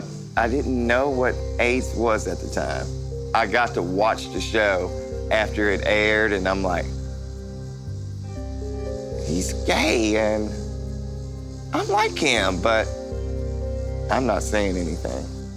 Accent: Williamson, United States; I grew up here in Williamson.

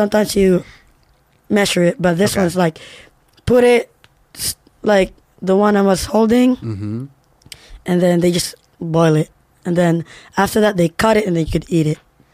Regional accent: Cebu, Central Visayas, Philippines; So you can have it in Cebu, like in my hometown, to eat something very convenient with any dish with that.

